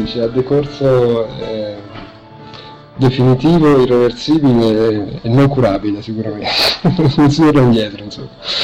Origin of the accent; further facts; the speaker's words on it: Calci, Tuscany, Italy; now in Bolzano, Italy; Io non sono da Bolzano, io sono pisano, anzi della provincia di Pisa, di Calci, e niente, abito, vivo a Bolzano ormai da 2001, quindi da 6 anni.